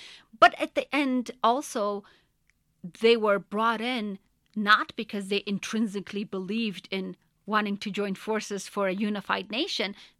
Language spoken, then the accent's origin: English; Kandahar, Afghanistan; English is a second language; predominantly Pashtun province named Kandahar, which is my hometown, had 6,000 formal teachers